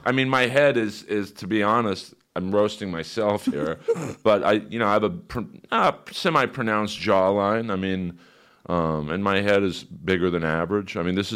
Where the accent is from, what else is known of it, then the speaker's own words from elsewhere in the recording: Bel Air, California, United States; I was kind of in the dead zone of school districts because I grew up in Bel Air, which, you know, everyone knows by now.